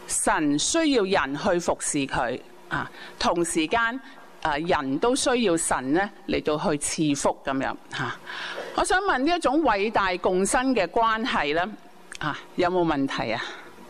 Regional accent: China; 即好像我们中国人作诗这样，我们讲求押韵这样。

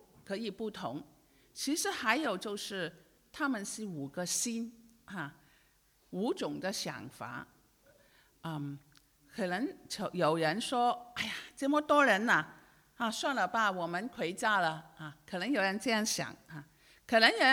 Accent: Hong Kong; 好像我是从香港来

